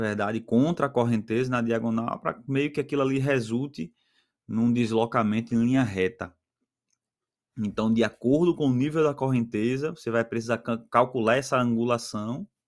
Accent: Maceió, Alagoas, Brazil; E eu sou alagoano, né? Sou de Maceió.

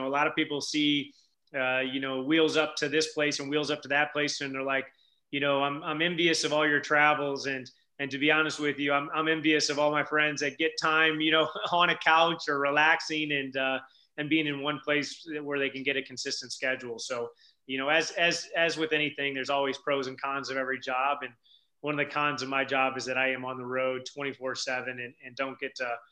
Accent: St. Louis, Missouri, United States; now in Los Angeles, United States; I'm from St. Louis. Right now I kind of call LA home

